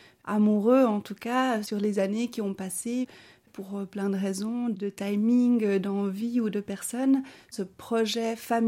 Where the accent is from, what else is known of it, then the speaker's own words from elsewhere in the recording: Bolivia; now in Lausanne, Switzerland; J'ai grandi, d'abord j'ai passé mon enfance en Amérique du Sud, en Bolivie. Mon papa est bolivien et ma maman suissesse.